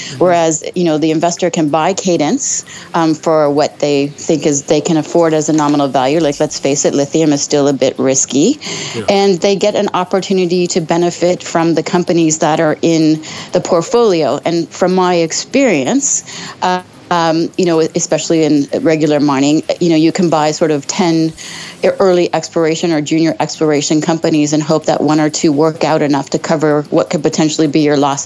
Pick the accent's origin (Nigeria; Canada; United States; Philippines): Canada; Toronto, Ontario; I'm from Canada, Toronto exactly, sort of the mining capital of the world.